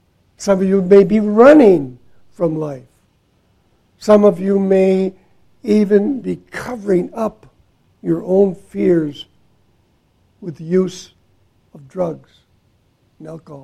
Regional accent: Milwaukee, Wisconsin, United States; I grew up in Milwaukee, came to this chapel, found the Lord Jesus as my Savior at a Bible camp.

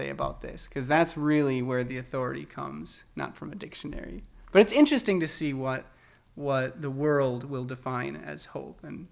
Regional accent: Wisconsin Rapids, Wisconsin, United States; also born or lived in Minneapolis; now in Waukesha, United States; I'm originally from Wisconsin Rapids, a small town in the center of Wisconsin. It's where I spent all my childhood. I went to college in Minneapolis at the U of M. I studied mechanical engineering, and when I graduated, I came down to Waukesha for a job.

